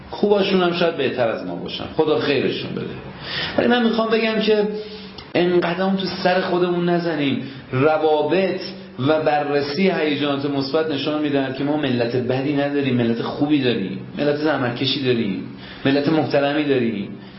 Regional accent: Iran; بگیم که ما با همین، ما ایرانی هستیم

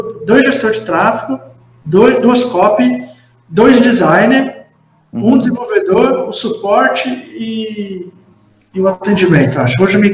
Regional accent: Marília, São Paulo, Brazil; Eu sou de Marília, interior.

